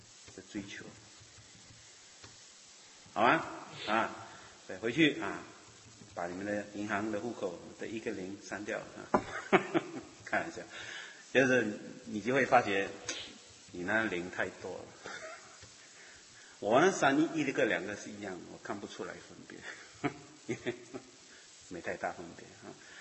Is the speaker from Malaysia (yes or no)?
yes; Malaysia; 我在马来西亚从小在教会长大